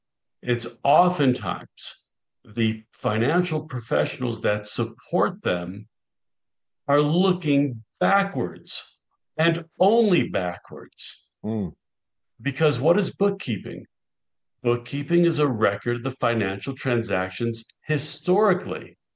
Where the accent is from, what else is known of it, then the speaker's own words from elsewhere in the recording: Buffalo, New York, United States; I grew up on the East Coast in Buffalo, New York, which is outside of New York City by about 8 hours by car, one hour by plane.